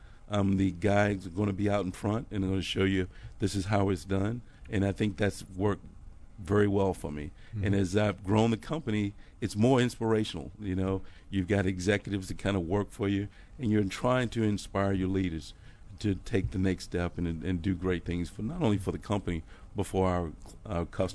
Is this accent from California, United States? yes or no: no; Virginia, United States; I'm from Virginia, actually.